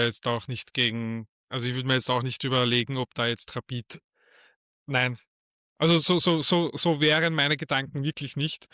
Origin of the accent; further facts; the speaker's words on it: Vienna, Austria; vor allem als Wiener denke ich mir